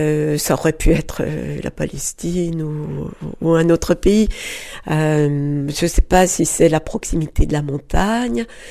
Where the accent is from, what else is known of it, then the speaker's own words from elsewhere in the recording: France; born there; Bon, cette vie-ci, je suis née en France, mais...